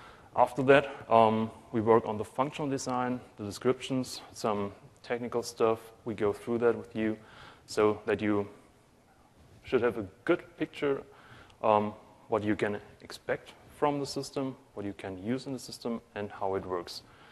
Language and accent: English; Stuttgart, Baden-Württemberg, Germany; moved away as an adult; also born or lived in Berlin / Frankfurt; now in United States; I was born and raised in Stuttgart, started work in Berlin for Campana and Schott, then in Frankfurt, back to Stuttgart, and now I transferred to the States.